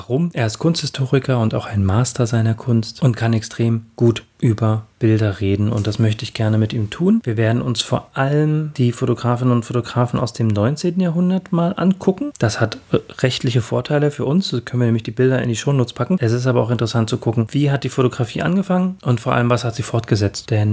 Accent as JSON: {"language": "German", "region": "Brandenburg", "country": "Germany", "tie": "born or raised there", "said": "wie ich mir das ehrlicherweise aus meiner Heimat schwierig vorstellen kann. Brandenburg ist ganz schön"}